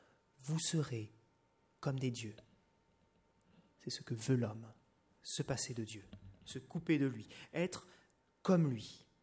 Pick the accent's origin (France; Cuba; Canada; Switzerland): France; Mais je suis français.